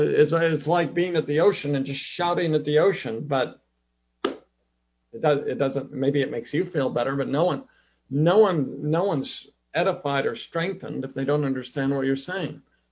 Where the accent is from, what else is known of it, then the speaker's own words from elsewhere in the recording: Salem, Oregon, United States; I grew up in Salem, Oregon, and they'd be working in a pile of plants.